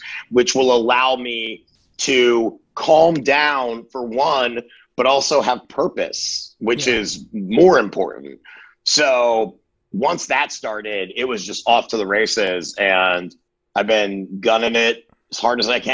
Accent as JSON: {"language": "English", "town": "Baltimore", "region": "Maryland", "country": "United States", "tie": "born or raised there", "said": "I grew up in Baltimore, you know, had older sister, younger brother, my parents divorced when I was early."}